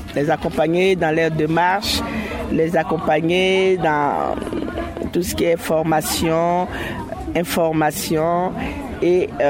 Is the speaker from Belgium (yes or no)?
no; France; Un cabinet d'infirmières chez nous en France, c'est un cabinet de consultation infirmière comme les cabinets des médecins